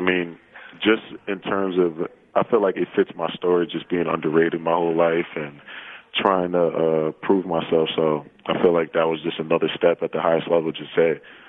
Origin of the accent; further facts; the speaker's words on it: New York, United States; we're two kids from Westchester just trying to make a name for ourselves